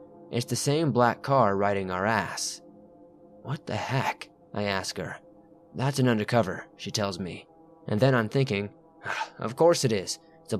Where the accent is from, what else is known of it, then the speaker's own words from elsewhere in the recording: Arkansas, United States; now in Virginia, United States; We live in Virginia, and I'm from Arkansas.